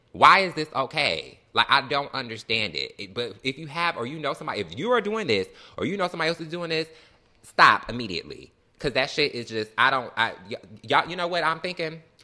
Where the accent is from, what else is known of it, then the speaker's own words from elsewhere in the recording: Detroit, Michigan, United States; To me, a nigga, we are from Detroit.